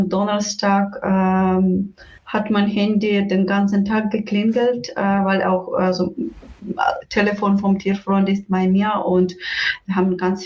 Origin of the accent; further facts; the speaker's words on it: Western Ukraine, Ukraine; German is a second language; now in Germany; Ursprünglich komme ich aus dem Westen der Ukraine